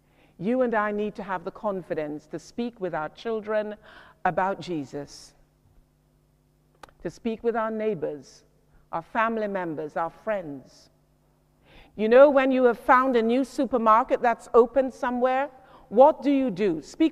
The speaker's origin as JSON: {"language": "English", "country": "United Kingdom", "said": "oh, we're British. We're British, we don't do that."}